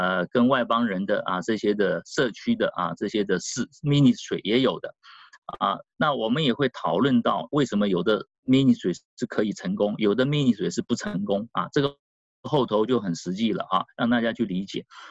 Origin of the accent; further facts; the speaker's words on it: Fuzhou, Fujian, China; 我们福州人